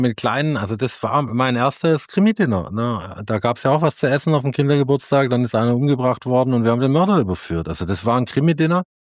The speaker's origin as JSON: {"language": "German", "region": "Southern Germany", "country": "Germany", "said": "ich komme halt aus Süddeutschland und da haben wir das unter dem Namen gespielt."}